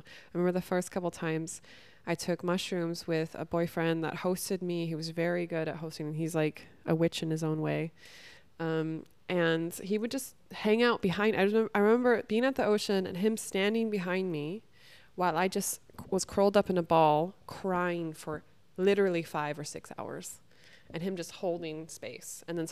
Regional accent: California, United States; I grew up in California. Like my friends' parents all had vineyards

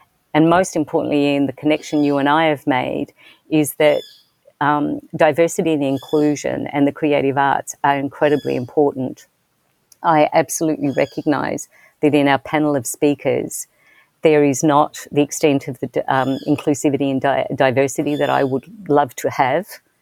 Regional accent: Australia; being Australian, I was raised in a particular way

